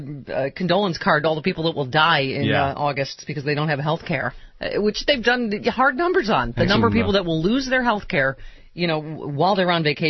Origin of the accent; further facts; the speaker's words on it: Lockport, New York, United States; I would have a Jenny Cream Ale, as you know, which is from my hometown, yeah. Lackport, up the transit from Cheektowaga and Lackawanna.